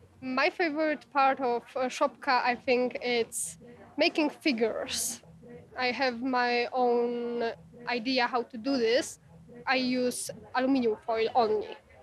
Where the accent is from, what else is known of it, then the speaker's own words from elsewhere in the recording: Krakow, Lesser Poland, Poland; I'm from Poland, from Krakow.